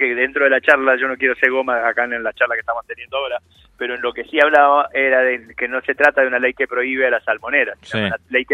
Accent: Argentina; somos Argentina, el primer país del mundo que tiene una ley

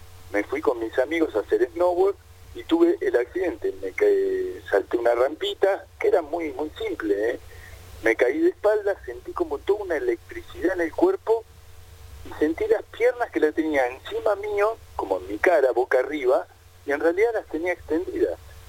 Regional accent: La Plata, Buenos Aires Province, Argentina; me tuve que volver a mi ciudad natal, la ciudad de La Plata, donde me operaron, donde hice rehabilitación

